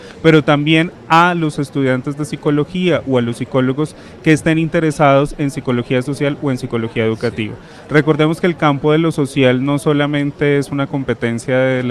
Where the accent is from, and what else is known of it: Colombia